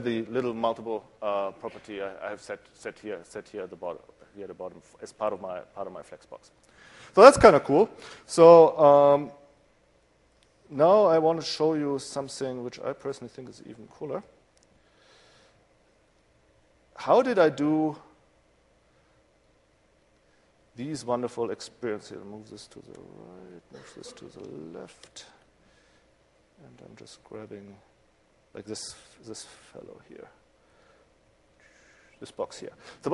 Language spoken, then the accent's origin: English; Germany; accent: German; English is a second language; Since you might hear from my accent, I'm German in background, I love this feature because words always tend to be so wonderfully long.